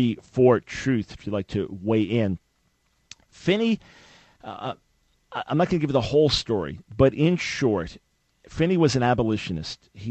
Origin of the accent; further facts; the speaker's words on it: New York, United States; now in Charlotte, United States; I live in Charlotte, North Carolina, anything going there, I'm from New York